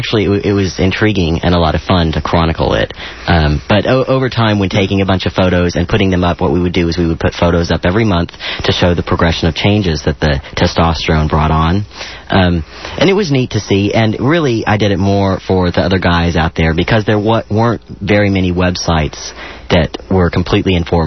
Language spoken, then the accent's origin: English; Houston, Texas, United States; I grew up in a fairly conservative part of Houston. I grew up in Jersey Village, and I just wasn't exposed to the gay community.